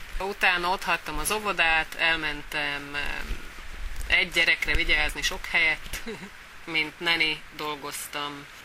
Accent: Šamorín, Trnava Region, Slovakia; moved away as an adult; Nyitrán végeztem, somorjai származású vagyok, ez Pozsonytól körülbelül 20-25 kilométerre van a Duna mentén. Gyerekkoromban olyan 80%-os volt a magyar lakosok aránya, most körülbelül olyan 50-60%.

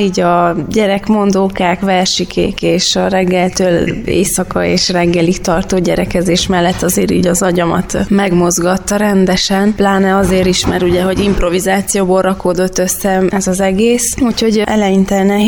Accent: Transylvania, Romania; én erdélyi vagyok, és hazautaztunk

